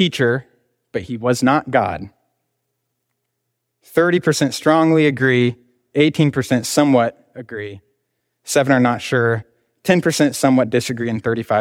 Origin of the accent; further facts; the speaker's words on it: Cicero, Illinois, United States; You know, I grew up in Cicero, just north of here.